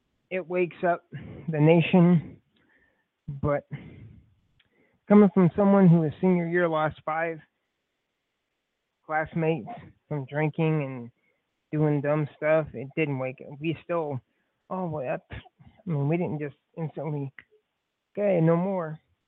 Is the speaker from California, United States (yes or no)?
no; Detroit, Michigan, United States; I grew up in Detroit, I can't make a name for myself.